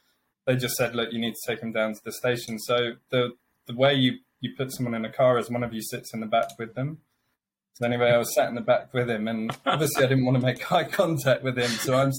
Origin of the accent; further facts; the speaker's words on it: Amersham, South East England, United Kingdom; I'm from Amersham, which is northwest of London. So it's a small market town that was set up in between Oxford and London.